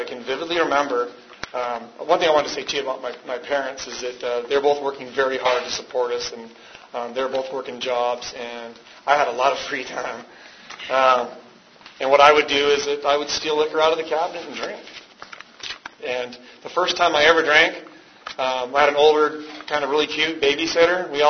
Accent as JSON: {"language": "English", "town": "San Diego", "region": "California", "country": "United States", "tie": "born or raised there", "said": "I was born in San Diego, greatest place on earth. You know, where else better for an alcoholic or someone who abuses drugs than to grow up 15 minutes from Mexico?"}